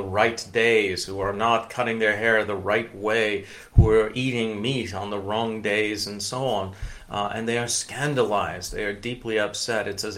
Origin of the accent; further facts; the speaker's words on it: England, United Kingdom; I'm originally from England.